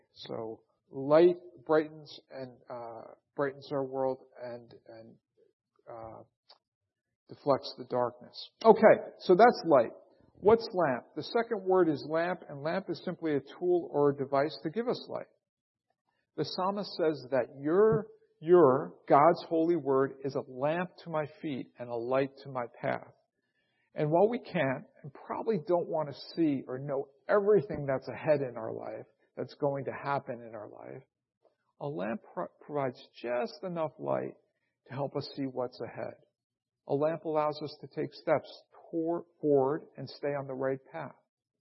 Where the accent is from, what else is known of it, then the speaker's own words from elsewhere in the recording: New York, United States; I mentioned I am from New York, and sometimes I speak quickly.